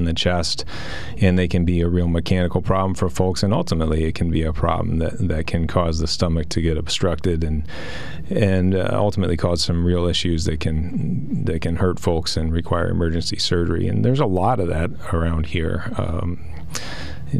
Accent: Indiana, United States; I'm from Indiana, not Indiana, Pennsylvania, but Indiana, the state.

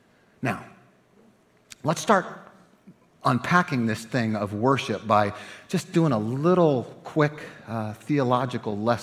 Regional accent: Ohio, United States; moved away; I'm from Ohio, right? I moved here 17 years ago.

